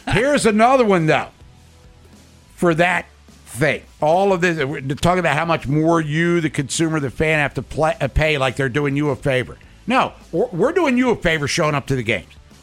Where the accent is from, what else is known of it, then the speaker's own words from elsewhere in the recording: Baltimore, Maryland, United States; fellow Baltimorean. Born and raised in Baltimore, grew up on Baltimore Street.